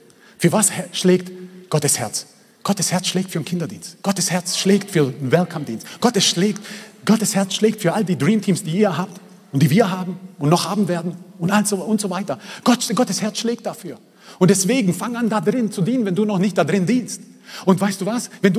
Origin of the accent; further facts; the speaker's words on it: Croatia; Schatz, ich bin Kroate.